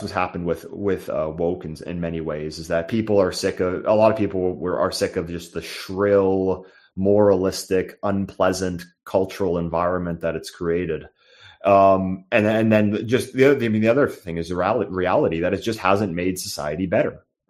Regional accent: Toronto, Ontario, Canada; I'm from Toronto, which is arguably the most libtarded, crazy, progressive, leftist city in the Western world.

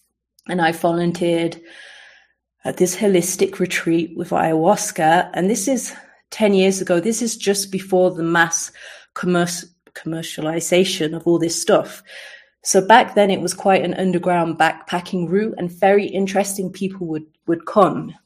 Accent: Coventry, West Midlands, United Kingdom; From growing up in Coventry, I finally found like there was more peace in my mind

